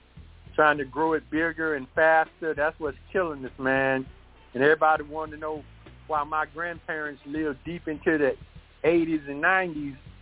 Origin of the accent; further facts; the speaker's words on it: Montgomery, Alabama, United States; I'm from Montgomery, man.